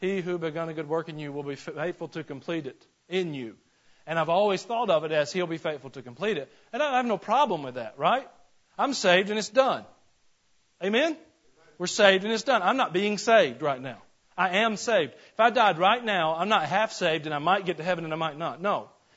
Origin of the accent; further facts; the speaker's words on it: Georgia, United States; And I grew up in Northeast Georgia, and in Northeast Georgia we had the Tallulah Gorge.